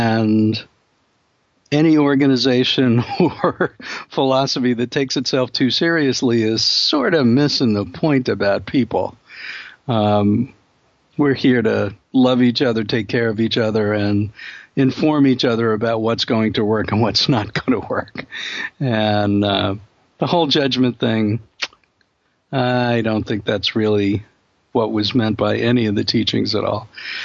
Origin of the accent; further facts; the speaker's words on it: Brooklyn, New York, United States; And we're both from Brooklyn, so how good is that?